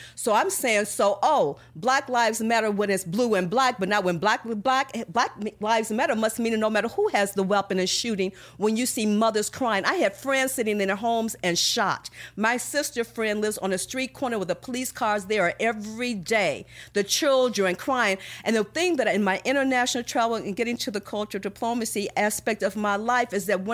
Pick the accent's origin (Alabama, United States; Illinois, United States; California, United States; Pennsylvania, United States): Illinois, United States; Chicago; I'm from Chicago, almost 3,000 shootings a year, over 700 murders a year.